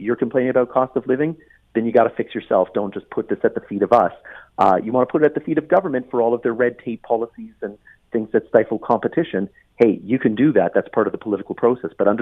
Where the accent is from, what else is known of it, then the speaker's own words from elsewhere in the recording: Canada; which is what we think of as being inherently Canadian and the main thing that differentiates us from the Americans